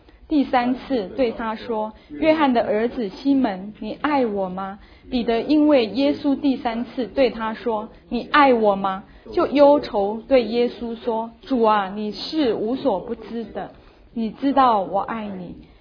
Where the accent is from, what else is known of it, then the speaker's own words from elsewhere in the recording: Kaohsiung, Taiwan; 我是高雄人，那我对基隆也不熟哈。